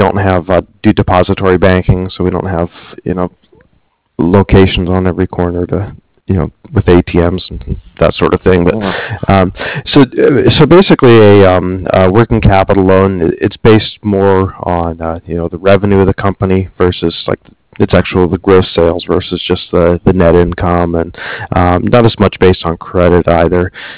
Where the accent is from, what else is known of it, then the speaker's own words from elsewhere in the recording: Ohio, United States; I'm from Ohio originally. I still have family in that area